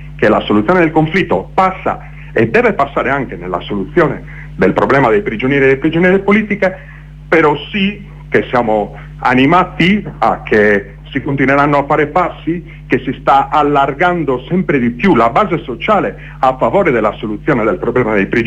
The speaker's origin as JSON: {"language": "Italian", "region": "Sardinia", "country": "Italy", "said": "che si vive magari in Italia o nella mia terra, la Sardegna, che sono diverse."}